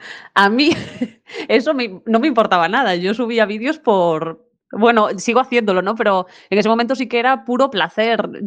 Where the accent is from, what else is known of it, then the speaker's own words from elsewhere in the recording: A Coruña, Galicia, Spain; yo soy de Coruña y bueno, medio coruñesa, medio ferrolana, entonces siempre hablé español, pero desde hace unos años intento, siempre que puedo, hablar gallego